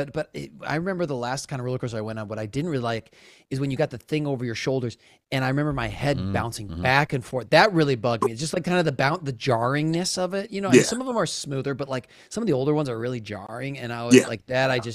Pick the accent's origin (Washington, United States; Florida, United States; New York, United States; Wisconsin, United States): Wisconsin, United States; I grew up in Wisconsin, and at my school, if you behaved well, you got to go to Six Flags Great America outside Chicago.